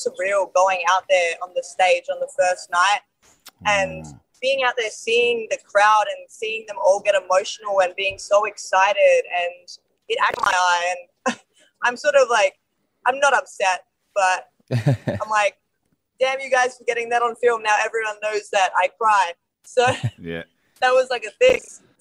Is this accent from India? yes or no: no; Adelaide, South Australia, Australia; Yeah, I mean, Adelaide girl right here. I grew up in Henley Beach South.